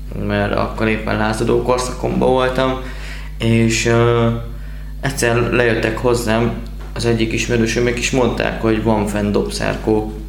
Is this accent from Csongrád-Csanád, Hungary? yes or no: no; Nyíregyháza, Szabolcs-Szatmár-Bereg, Hungary; Görög szállásról jöttem. Nyíregyházán születtem.